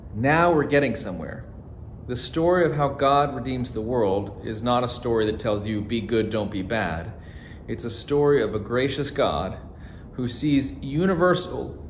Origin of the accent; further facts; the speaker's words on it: North Carolina, United States; But that dog, as I used to hear growing up in North Carolina, ain't gonna hunt.